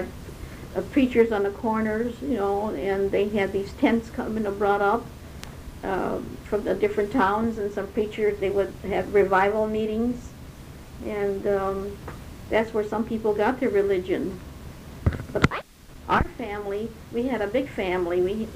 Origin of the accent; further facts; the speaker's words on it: Bentleyville, Pennsylvania, United States; now in Newton Falls, United States; We moved from Bentleyville, Pennsylvania to Newton Falls in 1925